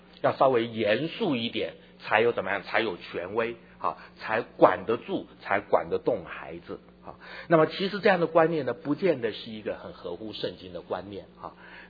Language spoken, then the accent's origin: Chinese; China; 我想哈，我们中国人做父亲呢，通常对于孩子都不太show affection